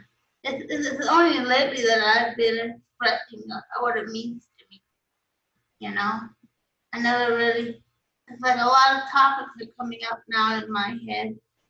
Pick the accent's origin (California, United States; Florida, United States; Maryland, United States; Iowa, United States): California, United States; Los Angeles; Los Angeles.